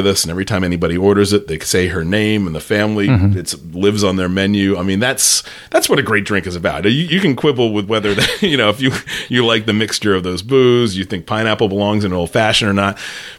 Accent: Northeast, United States; I'm from the Northeast originally, so scallops were very prevalent.

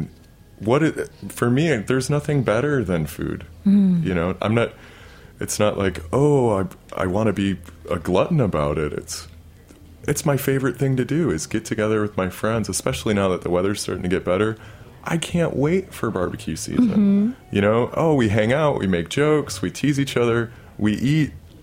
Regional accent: Midwest, United States; And I grew up in the Midwest where you eat meat every day.

